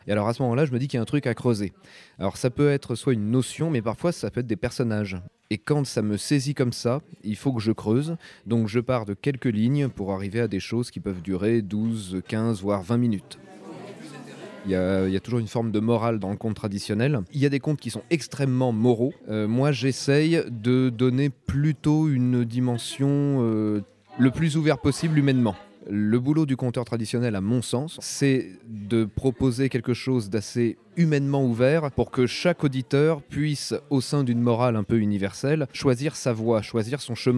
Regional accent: Louverné, Pays de la Loire, France; En fait, je viens de Mayenne à la base. J'ai grandi à Louverney et c'est à Rennes que j'ai rencontré l'art du conte et sa transmission.

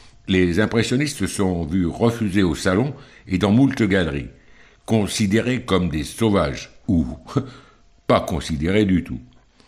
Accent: Vichy, Auvergne-Rhône-Alpes, France; born there; comme Vichy, beaucoup plus haut, ma ville natale.

